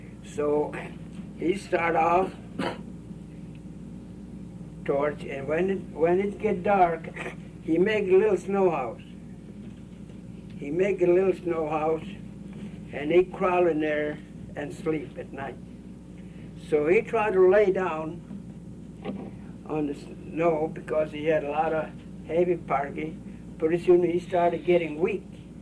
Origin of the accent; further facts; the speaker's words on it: Kivalina, Alaska, United States; In wintertime, when we hunt in the land where I was raised in Kivalina, we use mukluks like she had, fur bottom, skin bottom, and legs.